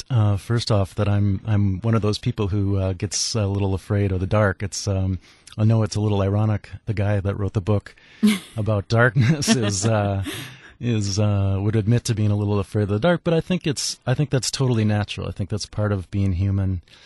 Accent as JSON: {"language": "English", "town": "Minneapolis", "region": "Minnesota", "country": "United States", "tie": "born or raised there", "said": "I grew up in Minneapolis, and my family has a cabin in northern Minnesota."}